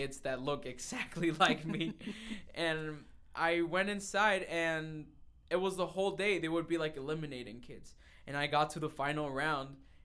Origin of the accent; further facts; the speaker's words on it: Mexico; Growing up in Mexico made me a very, I don't know, I think I'm very grateful for growing up in an environment with, like, family